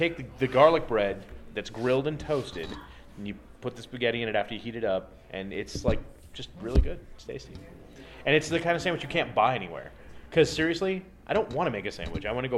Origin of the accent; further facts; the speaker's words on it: Spokane, Washington, United States; also born or lived in Idaho; I grew up in Spokane. I lived in Idaho for about 3 years, and then another 3 on a separate occasion. But no, I grew up in Spokane mostly.